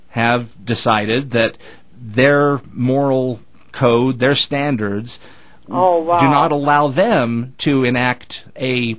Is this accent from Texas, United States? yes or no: yes; Dallas, Texas, United States; I grew up in Texas. I was born in Dallas, and I grew up in Dallas County and later